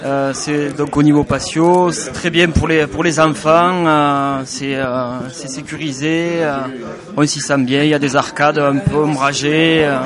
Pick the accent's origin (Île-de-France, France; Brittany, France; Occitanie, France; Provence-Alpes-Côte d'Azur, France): Occitanie, France; On est Aveyronnais d'origine, moi-même, mon épouse aussi.